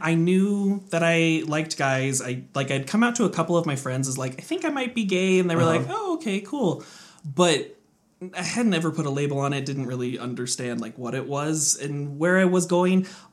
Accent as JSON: {"language": "English", "region": "California", "country": "United States", "said": "I'm from California, and an in-state tuition at a California public university was more expensive than the LDS member tuition at BYU."}